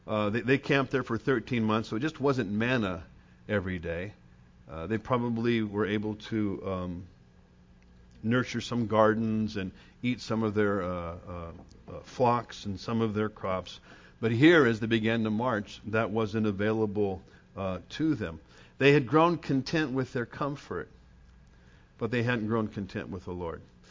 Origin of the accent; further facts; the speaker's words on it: Lexington, Kentucky, United States; the Baptist church I grew up in Lexington, Kentucky, boy, we loved the pastor.